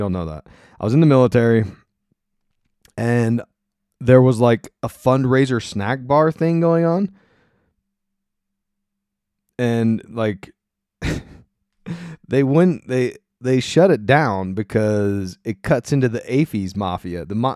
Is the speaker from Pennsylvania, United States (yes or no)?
yes; Ephrata, Pennsylvania, United States; armpit of PA called Ephrata, Pennsylvania, go to the Green Dragon. The armpit. You know, that's my hometown.